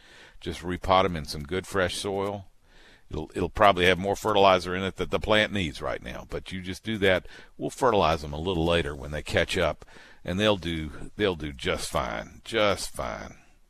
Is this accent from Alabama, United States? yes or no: yes; Alabama, United States; I grew up, when I grew up over on Cypress Shores on Dog River